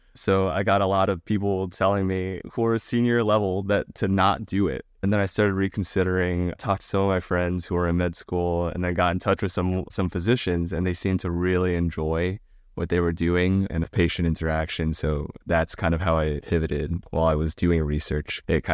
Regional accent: United States; now in Montreal, Canada; But as American, you know, there's Mexican food everywhere. And now I'm like in Montreal, there's no Mexican food.

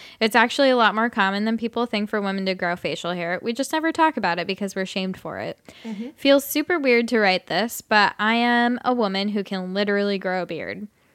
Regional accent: Nevada, United States; I'm from Nevada. We're like very low in education, so

